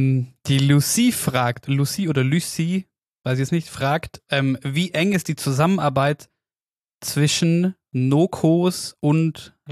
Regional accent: Oberstdorf, Bavaria, Germany; bei uns daheim in Oberstdorf im März

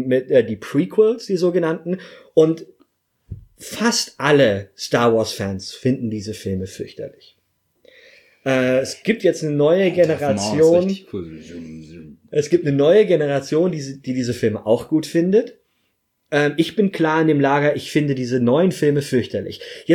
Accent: Munich, Bavaria, Germany; Ich bin Deutscher. Ich bin Bayer, ich bin Münchner, ich bin Jude, ich bin klein.

